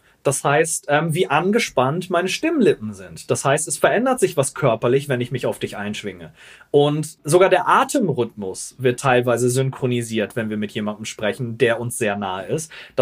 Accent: Northern Germany, Germany; ich als Norddeutscher

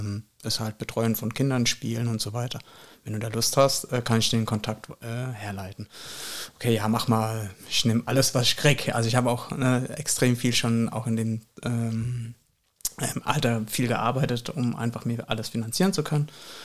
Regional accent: Königstädten, Hesse, Germany; also born or lived in Flörsheim am Main; Aufgewachsen bin ich in Königstetten tatsächlich geboren, Flörsheim am Main.

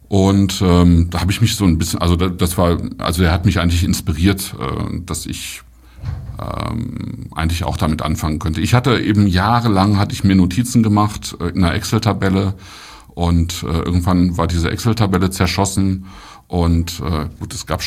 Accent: North Rhine-Westphalia, Germany; Aber wenn ich dann mal am Niederrhein war, also das ist eigentlich meine Heimat

